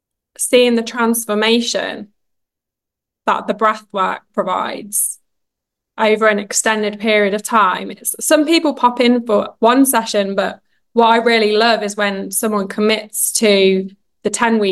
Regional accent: United Kingdom; now in Texas, United States; I'm a Brit living in Texas, going through divorce. Obviously, I'm not from here.

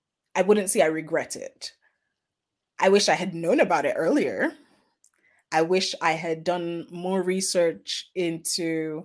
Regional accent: Nigeria; So, I mean, I come from, like I said, I grew up in Nigeria.

